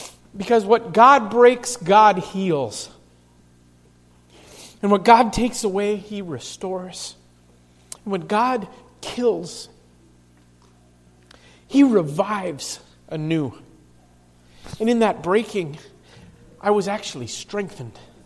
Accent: Bemidji, Minnesota, United States; there was a pastor there in that church who was actually from my hometown, Bemidji, Minnesota, actually from my home church.

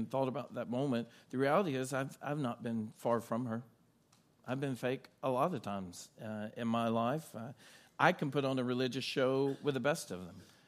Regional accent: Louisiana, United States; I grew up in Louisiana, and about 45 minutes away from us is the city of Natchitoches.

